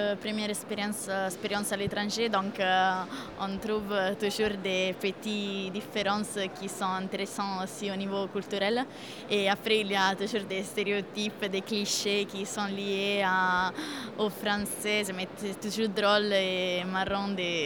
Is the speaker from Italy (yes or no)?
yes; Italy; French is a second language; now in Amiens, France; je suis italienne, je suis arrivée à Amiens grâce au Corps européen de solidarité et je travaille chez Europe Directo de France, basée à Amiens, et j'ai 22 ans.